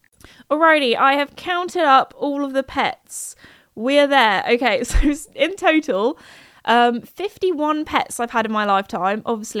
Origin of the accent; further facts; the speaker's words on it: United Kingdom; obviously rooting for all the British drivers as a British gal myself.